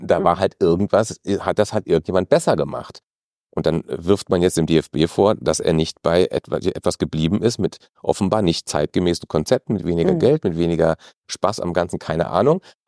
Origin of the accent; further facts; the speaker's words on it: Germany; Wo könnten wir als Deutsche Recht haben?